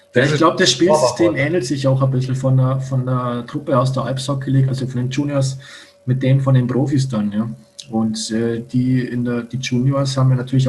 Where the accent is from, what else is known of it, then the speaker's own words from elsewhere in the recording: Landshut, Bavaria, Germany; Und ich komme ja aus Landshut.